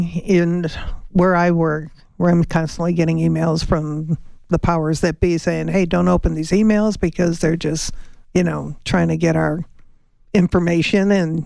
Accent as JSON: {"language": "English", "town": "Chicago", "region": "Illinois", "country": "United States", "said": "no, everybody knows I'm from Chicago, and there's a park called Bug House Square"}